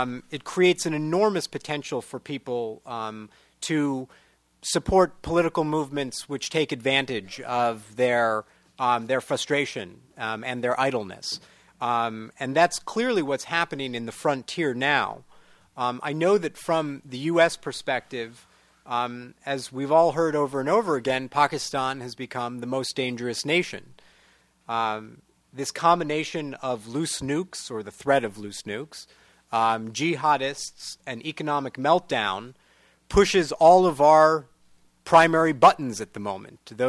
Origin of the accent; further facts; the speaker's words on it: United States; And this is as an American, even as a Jew, although I didn't always proclaim that to be the case, but often did, and it didn't make a difference.